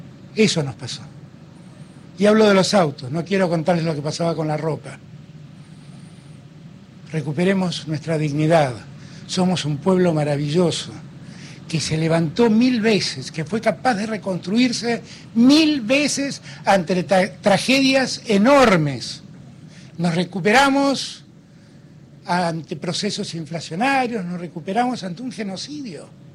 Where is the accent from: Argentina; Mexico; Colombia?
Argentina; y los argentinos no lo somos